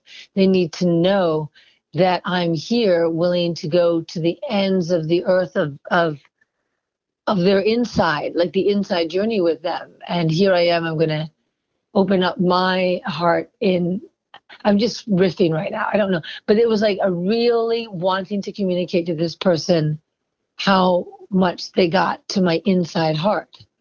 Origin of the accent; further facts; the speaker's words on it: New York City, New York, United States; I grew up in New York City and my mother is a writer